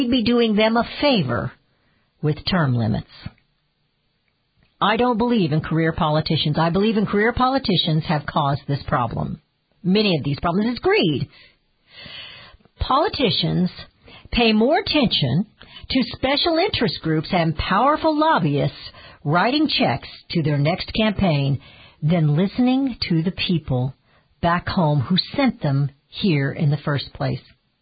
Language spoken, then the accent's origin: English; Georgia, United States; Says another recent exit poll in my home state of Georgia is showing that 6 in 10 Republicans felt betrayed by their political party.